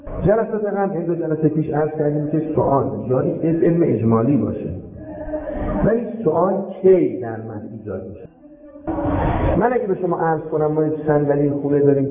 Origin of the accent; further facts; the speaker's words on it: Tehran, Tehran Province, Iran; تو تهران به دنیا آمدم تو تهران زندگی کردم فرزندم تو تهران بوده